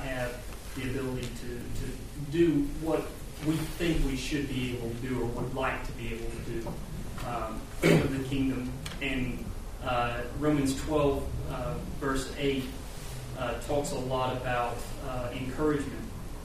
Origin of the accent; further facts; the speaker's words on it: Alabama, United States; my grandmother is 98, and I'm from Alabama